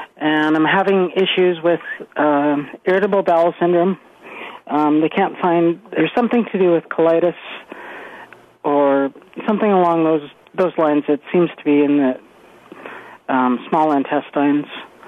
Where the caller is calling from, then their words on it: Penticton, British Columbia, Canada; Penticton.